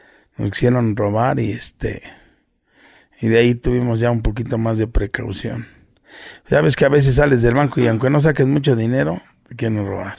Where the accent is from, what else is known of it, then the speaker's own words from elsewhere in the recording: Mexico City, Mexico; also born or lived in Guerrero; No, somos de acá, de Guerrero. Pero así, pues toda mi vida he vivido aquí en la Ciudad de México.